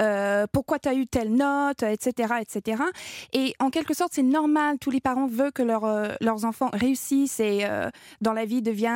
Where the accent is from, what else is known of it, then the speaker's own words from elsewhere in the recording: Canada; Exact, l'aînée de 10 enfants. Dans un village complètement paumé.